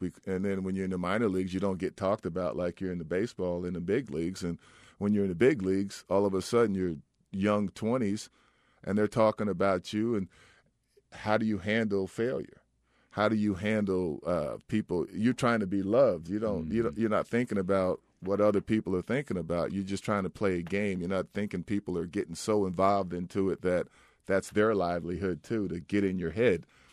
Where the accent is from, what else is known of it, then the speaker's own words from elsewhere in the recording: New Jersey, United States; I grew up in New Jersey from 7 on, so it wasn't where I stayed at wasn't a rough area, but everything outside was.